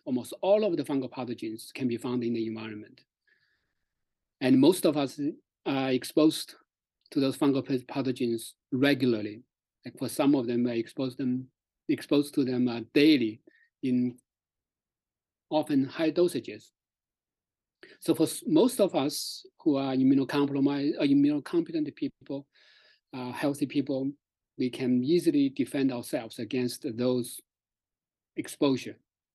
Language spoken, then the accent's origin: English; China; English is a second language; moved away as an adult; now in Canada; I grew up in China.